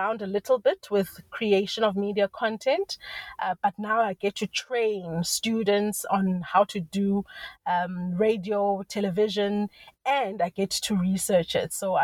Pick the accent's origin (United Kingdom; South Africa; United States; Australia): South Africa; So I am a South African media academic.